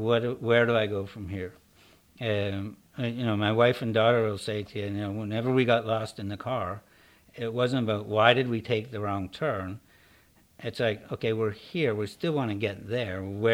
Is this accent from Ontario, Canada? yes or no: no; Kelowna, British Columbia, Canada; hey, I grew up in Kelowna. We're coming back to Kelowna